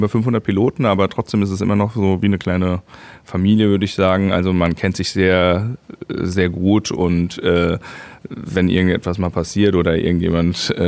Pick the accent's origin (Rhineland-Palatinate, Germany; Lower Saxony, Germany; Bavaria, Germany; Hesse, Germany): Hesse, Germany; Frankfurt; ich bin auch Frankfurter, ich bin nur dienstlich in Köln gewesen.